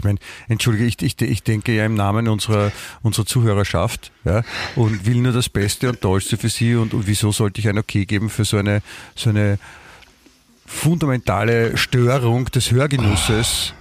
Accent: Southern Germany, Germany; Ich meine, ich bin Deutscher, ja? Aber das Biefke ist ja, das sind ja die Preußen. Ja? Also eher die Nordwestdeutschen. Ja? Und ich bin ja aus dem Süd.

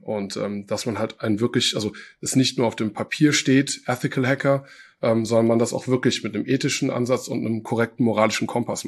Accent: Nigeria; now in Germany; ich bin in Nigeria groß geworden und habe dann nicht so entspannte ersten Teil meiner Vita gehabt und musste im Endeffekt von dort fliehen

